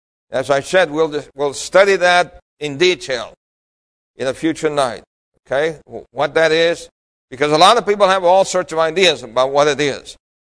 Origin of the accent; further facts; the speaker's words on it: New York City, New York, United States; Because as a child growing up in New York City, I always thought milk came from the Milky Way.